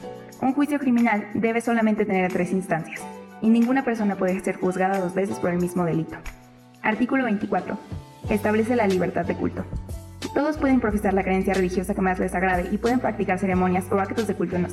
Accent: Mexico; Como mexicanos, es de suma importancia que conozcamos estas garantías

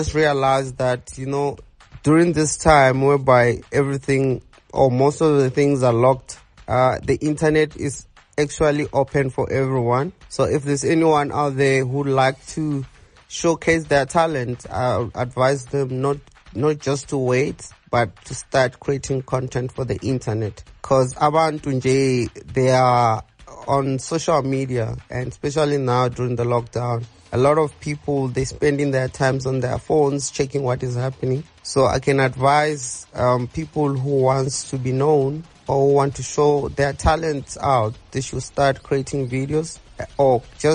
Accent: Limpopo, South Africa; I was born and raised in Venda

